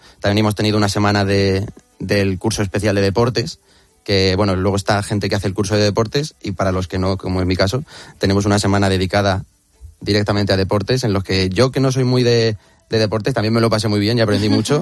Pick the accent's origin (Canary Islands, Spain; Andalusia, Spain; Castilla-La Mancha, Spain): Castilla-La Mancha, Spain; Albacete; Sí, soy de Albacete.